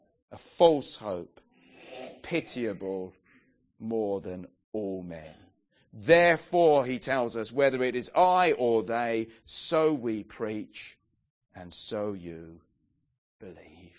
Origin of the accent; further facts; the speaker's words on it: England, United Kingdom; Now, I know we're English